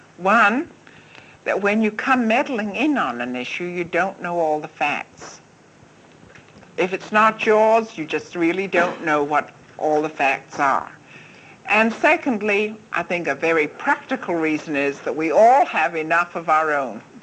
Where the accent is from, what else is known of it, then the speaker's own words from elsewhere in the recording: China; I remember growing up in China